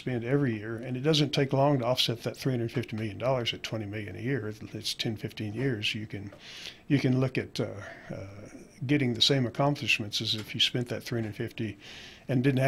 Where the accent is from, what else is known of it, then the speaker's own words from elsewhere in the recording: New Mexico, United States; I was born and raised in Santa Fe County.